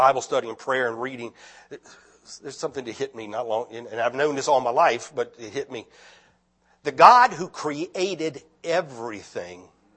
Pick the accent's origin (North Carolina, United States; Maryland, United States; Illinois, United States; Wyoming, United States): Maryland, United States; District Heights; but when I was growing up in District Heights, Maryland, we had a song we used to sing